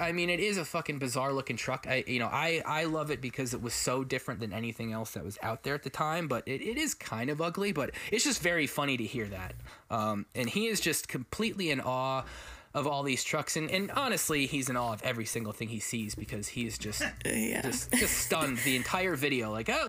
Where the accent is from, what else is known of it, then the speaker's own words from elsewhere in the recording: Albany, New York, United States; But, you know, I grew up in Albany, which is probably 2 hours north this track.